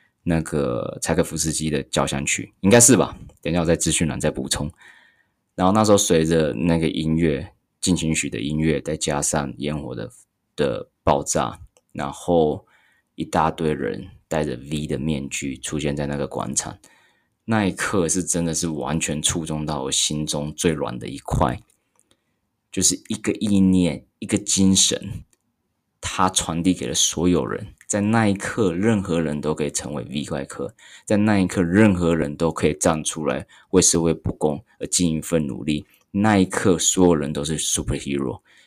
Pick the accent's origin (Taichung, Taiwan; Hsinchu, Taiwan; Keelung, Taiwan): Taichung, Taiwan; also born or lived in Taoyuan; 因为那时候我是台中人，然后我读书的时候是在桃园读书